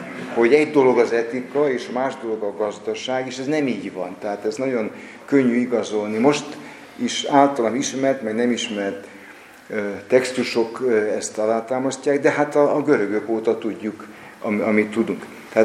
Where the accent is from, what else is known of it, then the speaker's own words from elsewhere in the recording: Miskolc, Borsod-Abaúj-Zemplén, Hungary; hiszen miskolci vagyok ott az egyetem